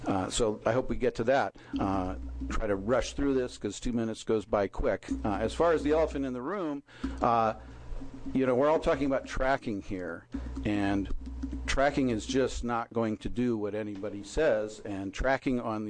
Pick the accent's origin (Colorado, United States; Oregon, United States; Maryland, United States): Oregon, United States; Dillard; I'm from Dillard, Oregon, and I'm the director of the recently formed Umpqua Cannabis Association.